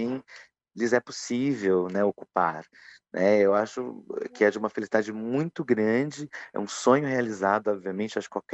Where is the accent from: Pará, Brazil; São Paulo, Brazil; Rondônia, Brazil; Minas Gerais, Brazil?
São Paulo, Brazil; quando eu sou do interior de São Paulo, e quando cheguei em São Paulo